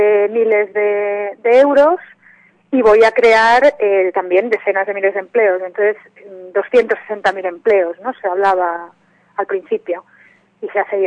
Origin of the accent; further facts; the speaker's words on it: Madrid, Community of Madrid, Spain; yo no soy de Leganés, soy de Madrid